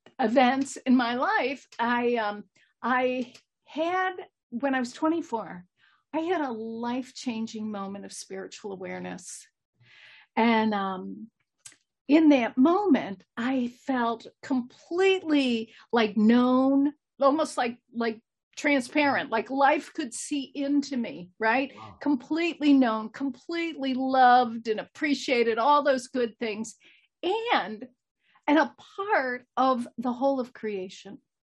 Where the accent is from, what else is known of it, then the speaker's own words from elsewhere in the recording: Chicago, Illinois, United States; Well, listen, you can tell by my accent. I'm from Chicago. I'm from the Midwest.